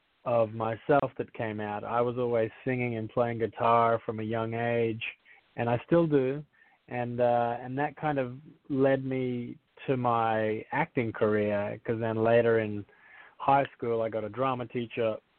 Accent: Australia; now in United States; So yeah, that's a good question. You know, so I grew up in Australia.

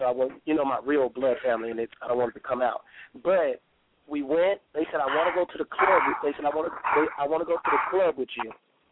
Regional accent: Dallas, Texas, United States; because I grew up in South Dallas in the late 80s, early 90s.

